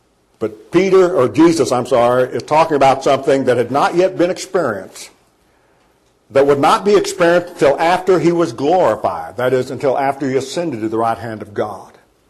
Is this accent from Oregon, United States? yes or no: yes; Oregon, United States; I grew up in Oregon, moved 3,000 miles away from home for 9 months.